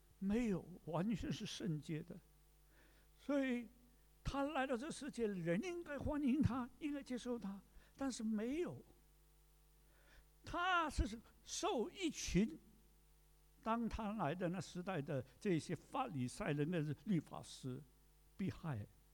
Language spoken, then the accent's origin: Chinese; China; 但是我们从中国来的知道说中国的教会也受逼迫呀